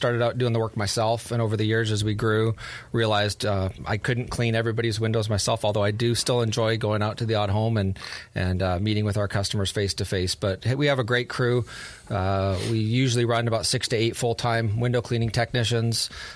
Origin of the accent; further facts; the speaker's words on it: Canada; moved away; I'm a Canadian, so I moved here from Canada.